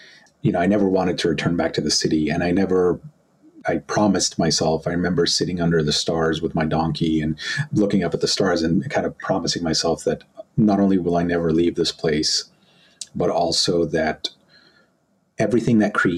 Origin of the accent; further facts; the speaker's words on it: Egypt; I was born in Egypt and with my mother's people, and growing up there, it became quite clear because of the context in which I was born. I was born into severe poverty